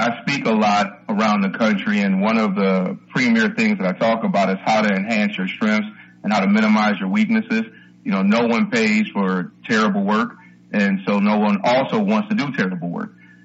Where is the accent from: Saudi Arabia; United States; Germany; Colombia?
United States; Detroit, Michigan; I'm from Detroit, so I typically butcher things in the Spanish sense.